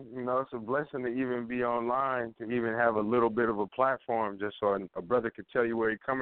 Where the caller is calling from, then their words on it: Phoenix, Arizona, United States; also born or lived in San Francisco Bay Area, United States; I'm calling from Phoenix, Arizona right now, but I'm a hip hop artist out of the San Francisco Bay Area.